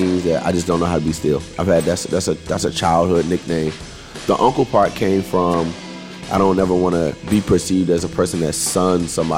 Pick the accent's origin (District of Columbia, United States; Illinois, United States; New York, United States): District of Columbia, United States; Washington; I'm originally from Washington, D.C.